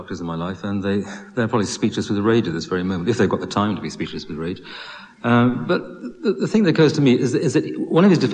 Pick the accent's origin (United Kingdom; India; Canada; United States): United Kingdom; Northern Ireland; born there; I was born in Northern Ireland, because my father was a soldier stationed over there, and it's in my passport.